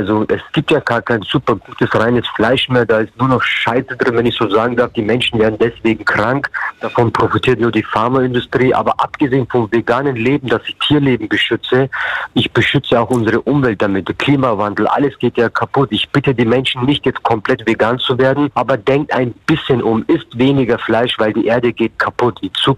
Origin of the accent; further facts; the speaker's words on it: Bavaria, Germany; Ich komme ja aus Bayern und Bayern ist ja so ein sehr schwieriges Bundesland, sage ich mal. Ich hatte einen Lehrer, der gesagt hat, aus dir Türken wird sowieso nichts.